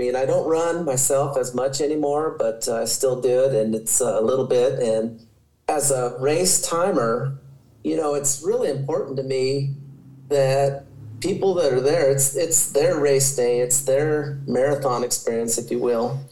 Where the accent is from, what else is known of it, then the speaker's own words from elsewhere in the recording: Alamosa, Colorado, United States; you know, I grew up right in Alamosa and spent a lot of years running up and down the roads right there and along the Rio Grande River.